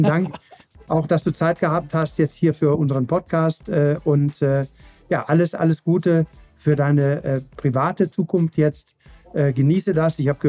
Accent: North Rhine-Westphalia, Germany; du ziehst an den Niederrhein in meine Heimat.

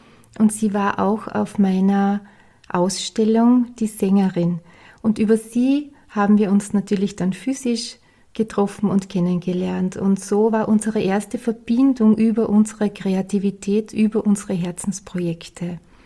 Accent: Styria, Austria; ich bin ja aus der Steiermark, so wie

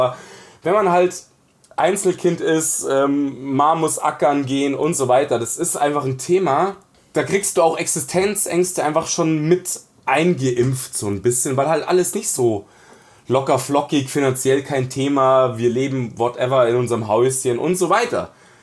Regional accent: Munich, Bavaria, Germany; ich bin im Ghetto aufgewachsen, in einem von zwei ausgewiesenen Münchner Ghettos.

